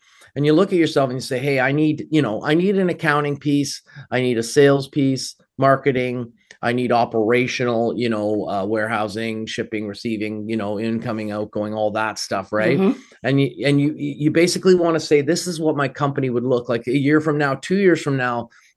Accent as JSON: {"language": "English", "country": "Canada", "tie": "born or raised there", "moved": "as an adult", "lives_now": "United States", "said": "I'm formerly Canadian and born, bred, spent my whole life in Canada, but I'm now working in Florida."}